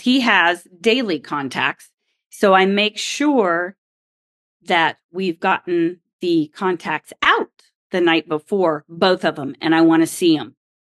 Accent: Oklahoma, United States; it's not just because I grew up in Oklahoma where there is wind

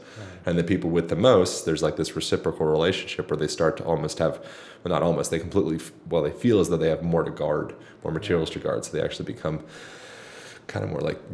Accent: Lancaster, Pennsylvania, United States; Amish country, Lancaster, Pennsylvania.

